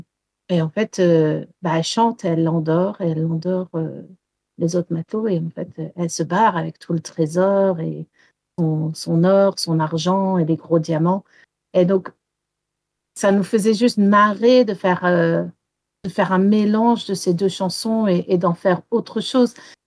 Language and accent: French; Wales, United Kingdom; born or raised there